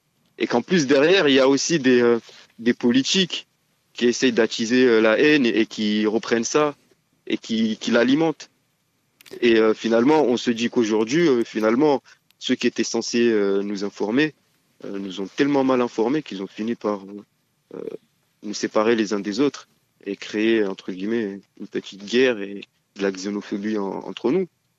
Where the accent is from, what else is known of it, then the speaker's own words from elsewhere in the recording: France; Nous sommes français, mais surtout banlieusards.